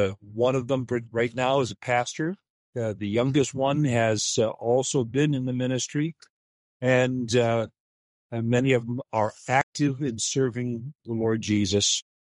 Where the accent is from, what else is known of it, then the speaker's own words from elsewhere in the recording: Newark, New Jersey, United States; I'm the only Yankee in the family. I was born in Newark.